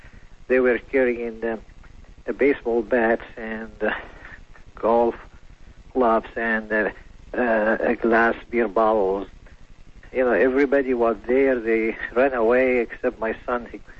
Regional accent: Lebanon; now in Yorba Linda, United States; I'm from originally Lebanon.

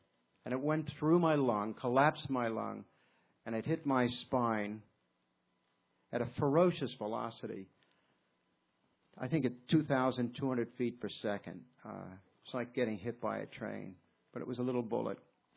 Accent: Massapequa, New York, United States; I was a Marine, and I grew up in Massapequa, Long Island

